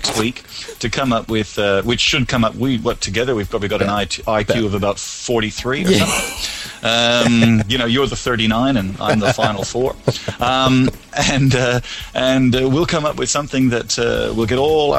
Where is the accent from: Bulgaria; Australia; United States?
Australia; I'm sort of their Aussie guy, I'm their Aussie guy.